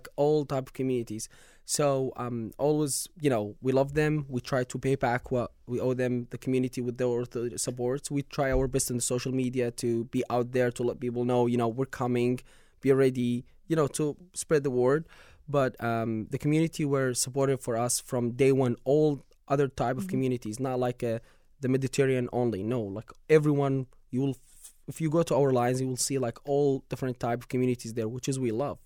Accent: Jordan; English is a second language; So I was born and raised in Jordan

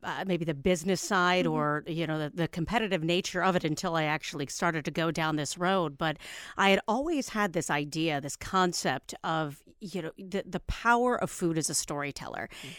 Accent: Ohio, United States; And you left out the most important part of my bio, which is I'm from Ohio.

